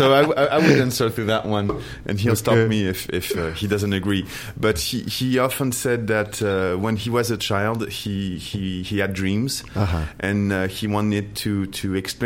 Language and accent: English; Paris, Île-de-France, France; I grew up in Paris, yeah. My parents are not from Paris.